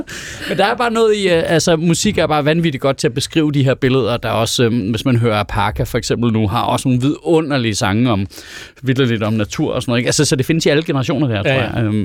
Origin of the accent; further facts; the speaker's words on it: Central Denmark Region, Denmark; jeg voksede op på Vestjylland, det var det eneste, der var min verden